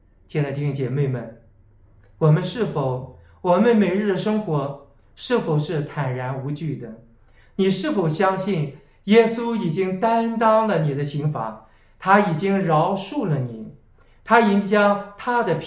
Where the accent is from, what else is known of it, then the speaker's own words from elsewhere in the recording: China; 我们中国人通常都很害怕死亡，活着的时候都避讳不谈这死亡